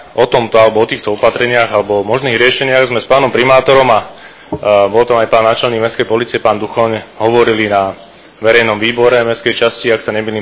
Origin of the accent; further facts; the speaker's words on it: Krškany, Nitra Region, Slovakia; Keďže som rodený Krškančan, tak mi nedovolí sa nevyjadriť k tejto téme.